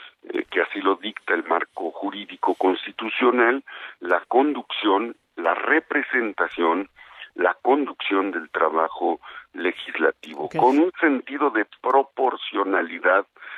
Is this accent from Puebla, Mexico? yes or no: yes; Puebla, Mexico; yo soy de Puebla